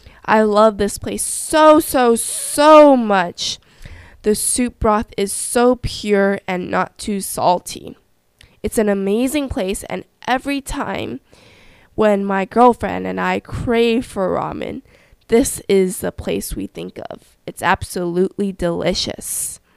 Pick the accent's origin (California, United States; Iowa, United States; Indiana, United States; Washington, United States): California, United States; it's located in the 626 area, if you guys ever heard of that, which I like to call it my hometown.